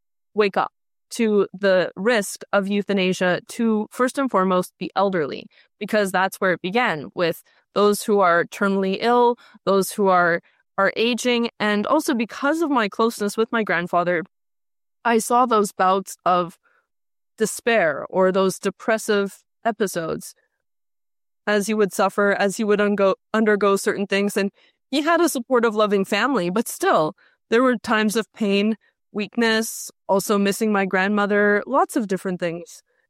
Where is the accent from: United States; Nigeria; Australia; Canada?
Canada; Calgary, Alberta; I'm from Calgary, Alberta, so the Rocky Mountains of Canada, and I really love hiking in the Rockies